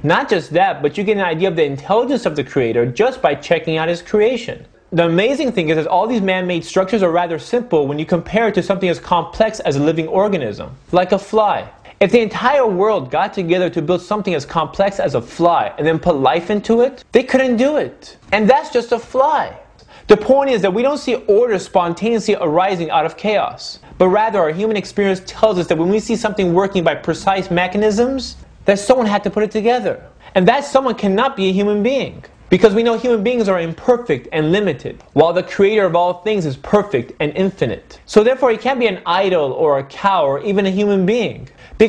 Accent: United States; born or raised there

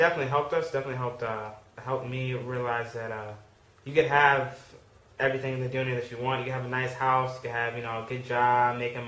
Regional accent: Columbia, Maryland, United States; also born or lived in Detroit, Michigan; So me and my family moved to Columbia, Maryland, which is kind of like the suburbs, when I was about 3 or 4.

